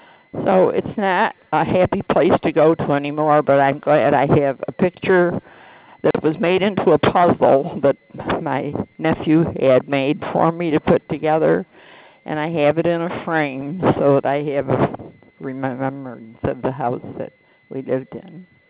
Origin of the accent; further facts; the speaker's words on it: Buffalo, New York, United States; born there; I was born in Buffalo. I can remember where we lived.